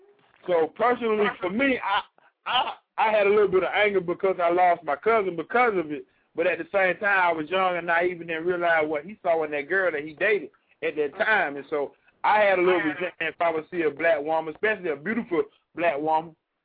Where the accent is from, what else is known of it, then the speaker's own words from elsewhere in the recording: Georgia, United States; And I grew up in Georgia and, well, you know, black, white, whatever.